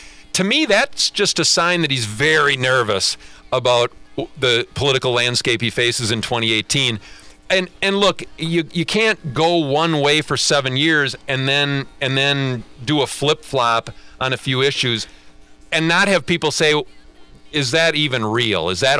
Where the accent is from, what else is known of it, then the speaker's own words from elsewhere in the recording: Wisconsin, United States; I'm from Clark County. I grew up on a dairy farm in Clark County near a little town named Dorchester